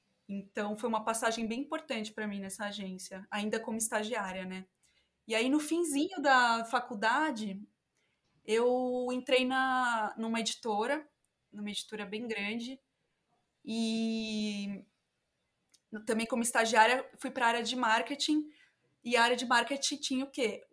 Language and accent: Portuguese; São Paulo, Brazil; eu sou do interior, né? Eu nasci em São Paulo, mas eu vivi minha vida inteira no interior